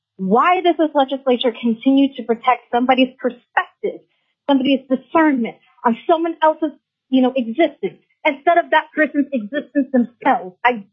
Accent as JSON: {"language": "English", "town": "Fairbanks", "region": "Alaska", "country": "United States", "said": "I am from the Chino Dene Lands here in Fairbanks."}